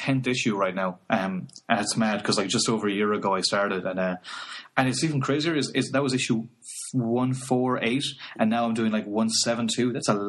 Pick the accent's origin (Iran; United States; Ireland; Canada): Ireland; because I'm from Ireland, we didn't have like major syndicated shows like he did over here.